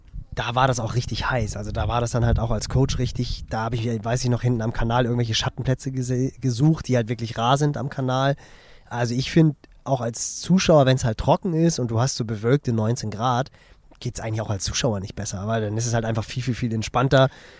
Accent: Hamburg, Germany; Also bei uns in Hamburg war es jetzt diese Woche echt noch kalt morgens.

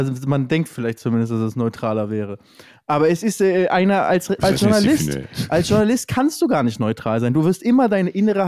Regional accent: Lübeck, Schleswig-Holstein, Germany; Ich komme ja aus dem Norden, aus Lübeck

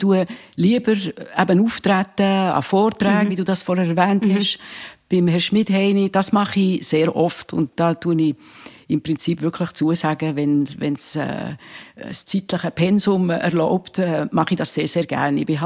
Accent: Bern, Switzerland; Eine Bernerin

